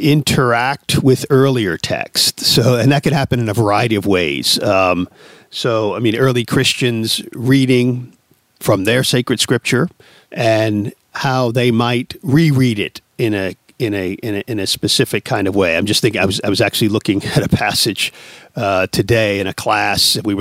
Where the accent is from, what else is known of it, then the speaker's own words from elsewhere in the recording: New York, United States; born there; I was born in New York. My two older brothers were born on the islands, but I was born in New York.